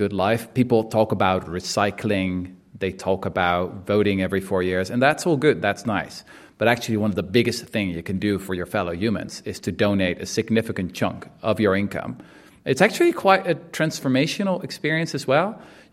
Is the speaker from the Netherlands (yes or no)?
yes; Netherlands; English is a second language; So I'm from the Netherlands.